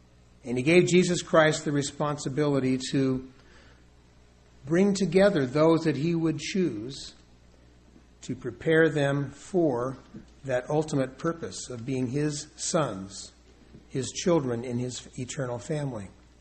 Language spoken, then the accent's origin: English; West Coast, United States; We're all from someplace else. I grew up out in the West Coast, and I've lived in several different cities, my wife and I, different cities and communities along the way.